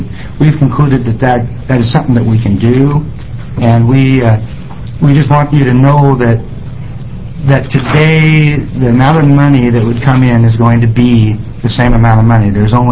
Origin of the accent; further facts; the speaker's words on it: Ione, United States; I'm from Ione, and I'm representing the Ione Self-Determination Committee